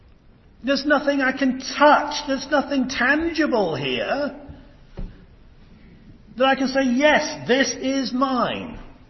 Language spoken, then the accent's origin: English; United Kingdom; I'm a Brit.